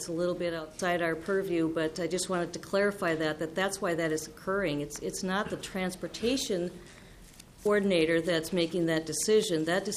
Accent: Minnesota, United States; I'm from Yellow Medicine County, which is a very small rural county.

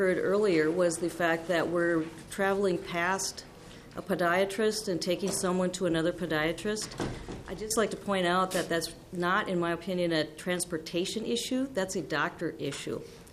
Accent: Minnesota, United States; I'm from Yellow Medicine County, which is a very small rural county.

